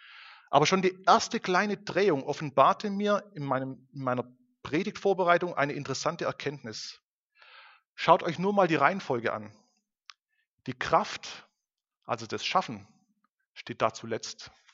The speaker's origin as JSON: {"language": "German", "region": "Baden-Württemberg", "country": "Germany", "said": "bedeutete für mich als Schwabe bisher nur schaffe, schaffe, schaffe, schaffe."}